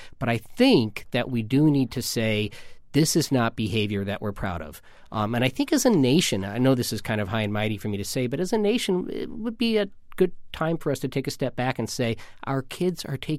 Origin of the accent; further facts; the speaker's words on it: Midwest, United States; I was not a Reagan fan, and I grew up in the Midwest, so Reagan was very popular.